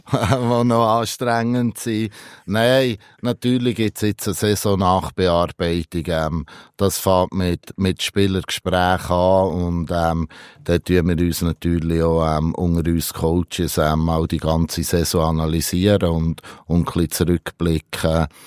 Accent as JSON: {"language": "German", "region": "Bern", "country": "Switzerland", "tie": "born or raised there", "said": "Nichtsdestotrotz habe ich eine Vergangenheit im Emmental, wo extrem schön war, wo ich aufgewachsen bin."}